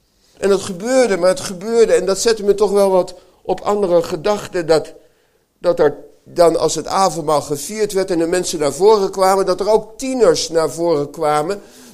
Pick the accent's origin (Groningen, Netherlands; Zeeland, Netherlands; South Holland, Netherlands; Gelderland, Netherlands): South Holland, Netherlands; Delft; ik ben geboren en groot geworden in Delft.